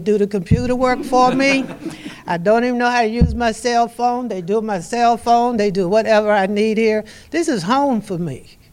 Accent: Alexandria, Virginia, United States; I'm from Alexandria, Virginia. Back in my days, I'm 80. Back in my days, there were no libraries.

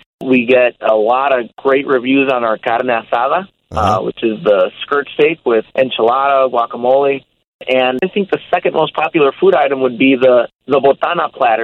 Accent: Chicago, Illinois, United States; We're originally from the Little Village area neighborhood in Chicago.

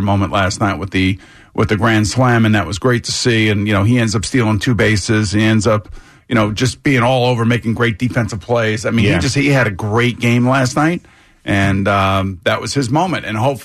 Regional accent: New York, United States; I'm just saying, I'm a New Yorker. I want people to be happy.

